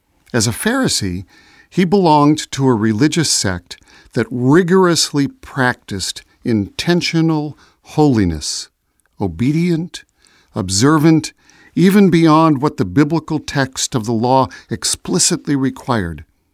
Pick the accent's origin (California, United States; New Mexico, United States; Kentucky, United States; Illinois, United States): Illinois, United States; Chicago; born there; I was born in Chicago, so I am a citizen of the United States